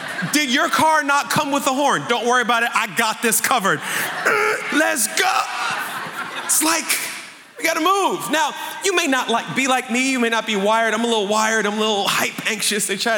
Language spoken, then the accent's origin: English; Maryland, United States; I'm American. I was born and raised in Maryland, but my folks are Caribbean. They're from Barbados. So I'm what you call a Bajan Yankee